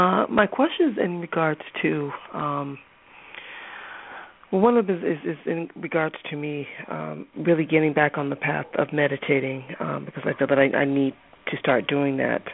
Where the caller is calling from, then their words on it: Boston, Massachusetts, United States; calling from Boston.